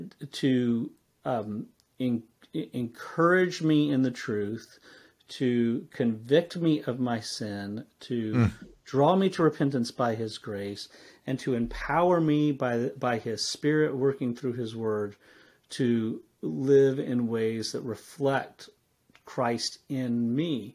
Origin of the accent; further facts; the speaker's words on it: West Coast, United States; I'm from the West Coast, and so their kickoff time is at 10 p.m. on 10:30 on Saturday night.